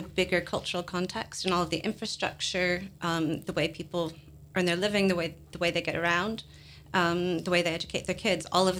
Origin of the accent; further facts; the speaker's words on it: United States; Well, I think I'm also American